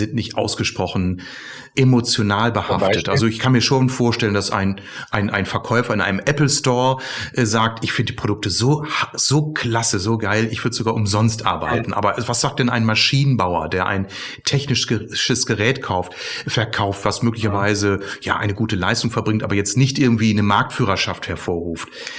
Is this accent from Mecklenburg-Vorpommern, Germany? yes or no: no; Bielefeld, North Rhine-Westphalia, Germany; Ich bin gebürtiger Bielefelder.